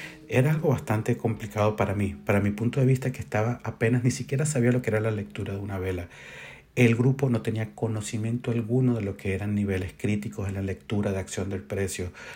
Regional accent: Venezuela; moved away; Bueno, soy venezolano. Estoy viviendo en Asia desde el año 2005.

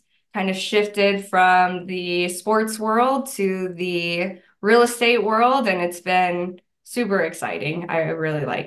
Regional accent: Illinois, United States; I grew up in Illinois, not Chicago. Everyone always asks that.

